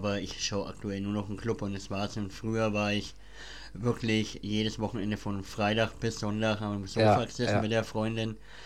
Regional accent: Wolgersdorf, Bavaria, Germany; ich fahre aus Wolgersdorf, wo ich herkomme, knappe Stunde nach Nördlingen und ich wohne ja eigentlich eher in Richtung Nürnberg

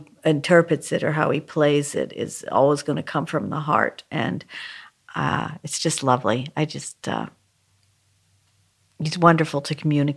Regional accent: Canada; I mean, I'm Canadian, so I can relate a little bit between Canadian audiences and American audiences

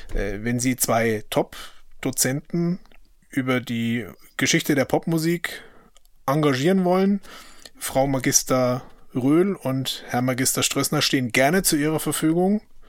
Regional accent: Bayreuth, Bavaria, Germany; hat eine enge Verbindung zu meiner Heimatstadt, zu Bayreuth.

